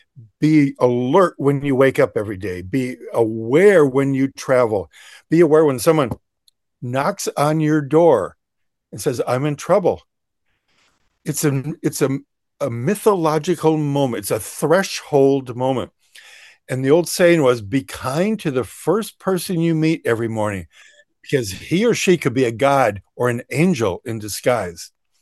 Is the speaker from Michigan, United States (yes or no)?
yes; Detroit, Michigan, United States; I grew up in Detroit, in the middle of America, the birth of Motown, the birth of … rhythm and blues.